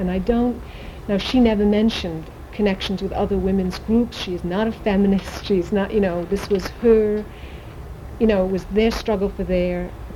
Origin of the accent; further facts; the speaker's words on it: Cardiff, Wales, United Kingdom; I grew up in Cardiff, which is a coal mining port in South Wales